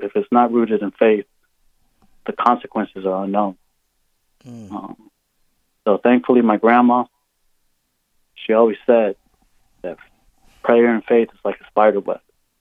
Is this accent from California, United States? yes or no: no; Normal, Illinois, United States; I'm a 29-year-old Mexican-American male, and I don't know my biological father. And I was raised in Normal, Illinois.